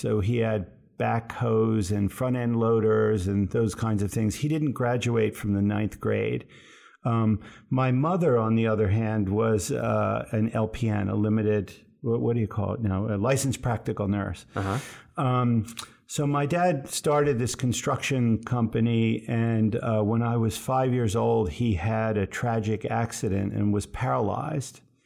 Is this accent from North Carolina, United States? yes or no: no; Absecon, New Jersey, United States; born there; Where I was born is a little town called Absecon.